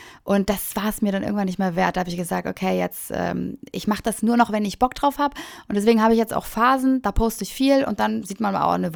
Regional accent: Baltic coast, Germany; Und dann hatte ich auch ein bisschen Sehnsucht manchmal zu meiner Heimat und zur Ostsee.

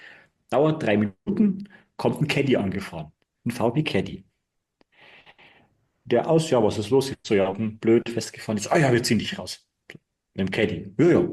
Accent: Bavaria, Germany

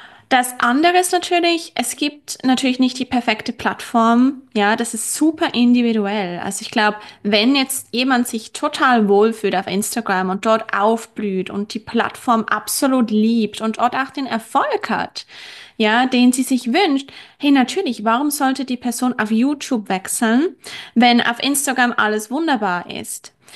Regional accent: Switzerland; ich bin aus der Schweiz

